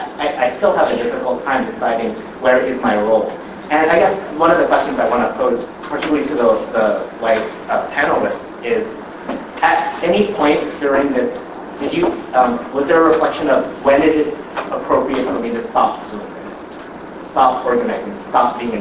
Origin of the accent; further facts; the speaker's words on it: United States; And so, that, like, working in West Africa, where I just come from, the decision, is it okay for me as an American to come into these communities?